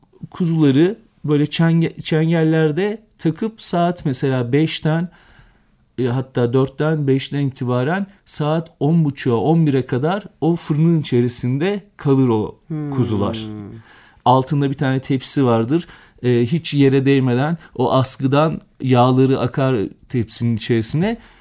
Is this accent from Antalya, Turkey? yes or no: no; Denizli, Turkey; artık benim memleketime doğru geliyoruz.